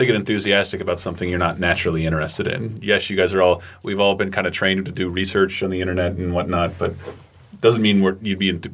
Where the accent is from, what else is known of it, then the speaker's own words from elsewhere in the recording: United States; born there; I was born in 1980 in America.